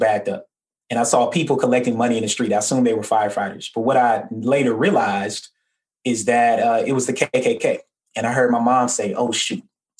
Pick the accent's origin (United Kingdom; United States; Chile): United States; Atlanta, Georgia; But despite all that, what stands out to me is growing up in Atlanta and not only being just nomadic. My mom and I think we moved 13 or 14 times on my 18th birthday.